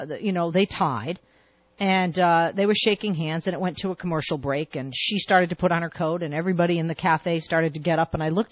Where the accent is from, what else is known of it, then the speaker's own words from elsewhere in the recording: Boston, Massachusetts, United States; I'm from Boston, I couldn't believe my home people elected him governor.